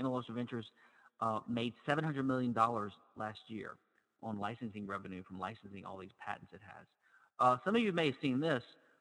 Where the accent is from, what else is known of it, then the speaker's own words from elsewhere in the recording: Louisiana, United States; I'm from Louisiana, and so the New Orleans Saints is the professional American football team in New Orleans